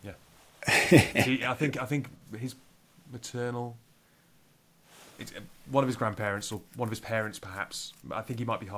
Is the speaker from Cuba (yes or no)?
no; Newcastle, North East England, United Kingdom; because I'm a massive football nerd and I'm from Newcastle. And so catching up, I live a very long way from Newcastle now, so catching up with the latest from Newcastle is something that I always enjoy, and I enjoy hearing accents from people who remind me of home.